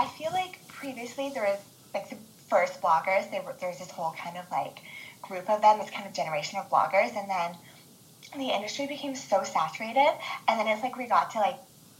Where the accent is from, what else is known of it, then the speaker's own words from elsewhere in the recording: Yukon, Canada; now in Nova Scotia, Canada; I'm from the Yukon. I recently moved to Nova Scotia just about 6 or 7 months ago.